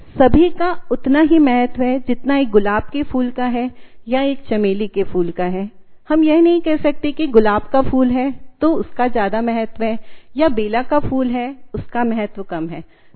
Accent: Indore, Madhya Pradesh, India; मैं इंदौर से हूँ।

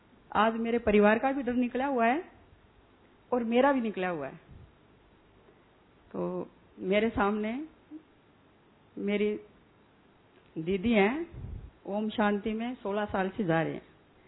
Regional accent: Haryana, India; और मैं हरियाणा से हूँ, बाजरे की रोटी हमारे बहुत ही मशहूर है।

